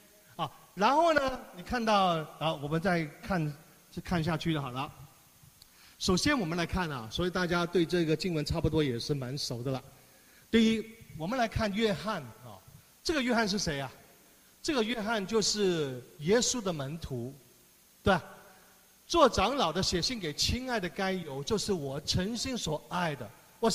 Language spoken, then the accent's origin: Chinese; China; 我们很少，我们中国人比较含蓄，有没有？